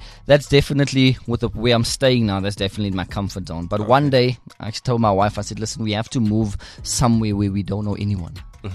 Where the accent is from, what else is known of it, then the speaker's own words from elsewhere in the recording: Brakpan, Gauteng, South Africa; also born or lived in Reiger Park; We moved to Geluksdal in Brakpan. And then we moved to Geluksdal in Brakpan and I stayed there up until about 11, 12, and my parents got divorced. So then we moved back to Boksburg again.